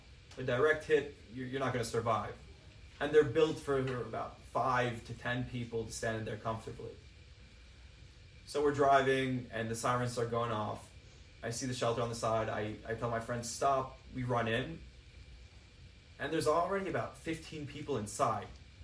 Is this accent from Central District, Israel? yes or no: yes; Ra'anana, Central District, Israel; when I tell him I'm from Ra'anana, he's like, oh, cool, my parents live there.